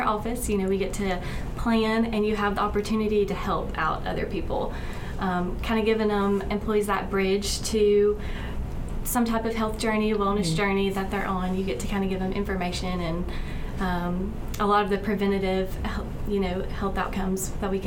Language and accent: English; Tuscaloosa, Alabama, United States; So I am born and raised in Tuscaloosa. I've been here whole life.